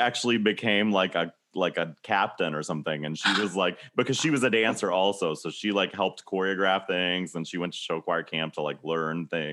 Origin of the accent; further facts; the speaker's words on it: South Carolina, United States; So even though we're both from South Carolina, we didn't know each other until we ended up both at Manhattan School at the same time.